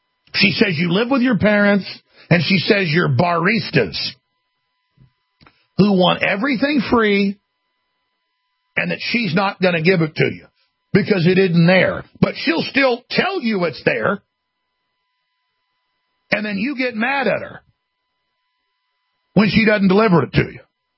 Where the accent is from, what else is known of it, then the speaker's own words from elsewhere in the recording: Dallas, Texas, United States; Best thing that ever happened to me was growing up in Dallas and having quite a few rough scrapes.